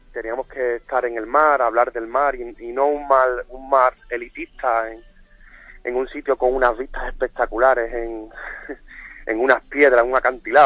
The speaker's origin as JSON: {"language": "Spanish", "town": "Cádiz", "region": "Andalusia", "country": "Spain", "tie": "born or raised there", "said": "como gaditano, pues tener tu casa en una salina, en una marisma, rodeado de todos esos elementos y esas vistas que había visto siempre de pequeño en Cádiz"}